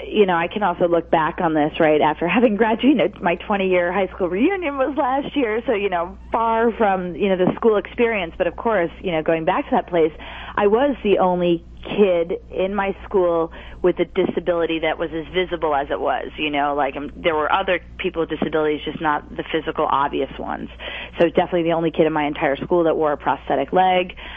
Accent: Huntington, New York, United States; I grew up in Huntington, Long Island, and I actually still get my prosthetic legs made on the island.

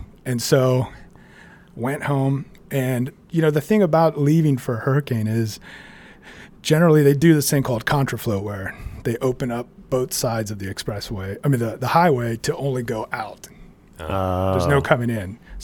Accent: River Ridge, Louisiana, United States; I grew up just outside of New Orleans, called River Ridge, which is, 15 minutes outside of the French Quarter.

